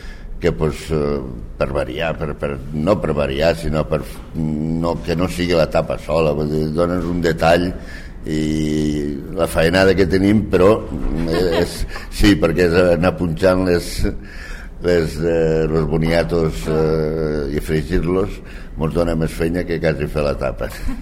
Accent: Rasquera, Catalonia, Spain; la faig al meu poble, que és a Rasquera.

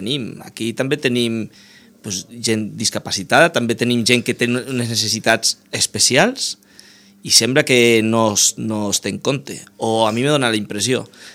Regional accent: Barcelona, Catalonia, Spain; Jo vinc de ciutat. Jo sóc de Barcelona i porto uns anys aquí.

